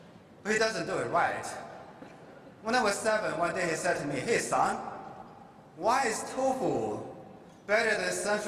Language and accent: English; China; I grew up in China.